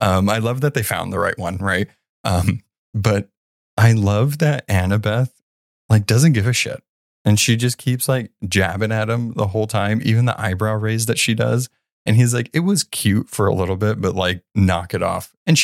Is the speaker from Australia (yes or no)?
no; the South, United States; I mean, I grew up in the South, so it was, yeah, we wrestled in the backyard too.